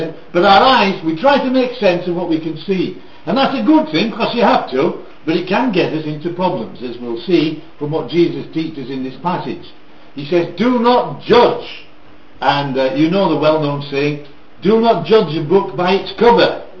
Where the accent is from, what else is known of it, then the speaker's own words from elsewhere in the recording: Yorkshire and the Humber, United Kingdom; I mean, you wouldn't know I came from Yorkshire, would you?